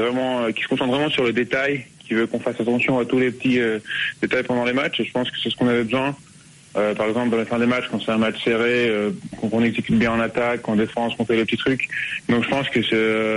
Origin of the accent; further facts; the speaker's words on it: Belgium; accent: mix of Swiss, Belgian and French; also born or lived in Switzerland; je suis né en Suisse, comme vous avez dit. Mon père, il jouait là-bas. Et après, on a déménagé en Belgique parce qu'il a fait un transfert dans un club belge. Et en fait, on a habité là-bas pendant 11 ans.